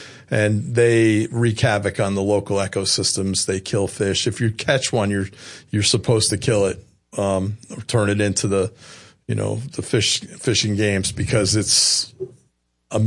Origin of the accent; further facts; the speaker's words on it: Maryland, United States; We are from Maryland, and there's a little place called Crofton, Maryland, which is just down